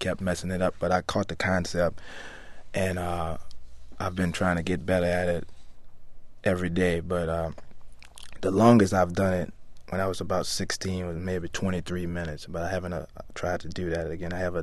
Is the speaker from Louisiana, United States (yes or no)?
yes; New Orleans, Louisiana, United States; I could put it in the jazz category because I play a horn and I come from New Orleans